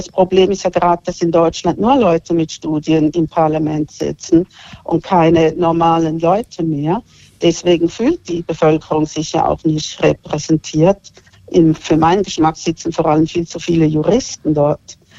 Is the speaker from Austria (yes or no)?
no; Switzerland; German is a second language; Ja, ich bin Schweizerin und bin in der Schweiz aufgewachsen und habe da eben die direkte Demokratie mitbekommen.